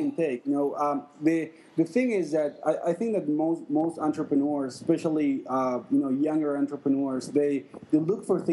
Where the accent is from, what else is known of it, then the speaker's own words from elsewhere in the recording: Argentina; If you want, like, I'm from Argentina.